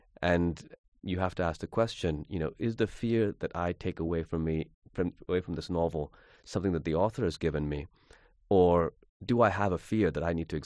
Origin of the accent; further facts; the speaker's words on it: Pakistan; The starting point for me in writing a novel is I grew up in Pakistan, and almost nobody I knew read literary fiction